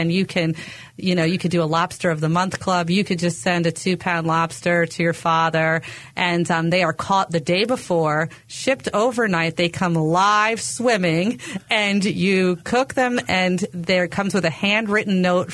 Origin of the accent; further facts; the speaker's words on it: Long Island, New York, United States; I grew up in Long Island, New York.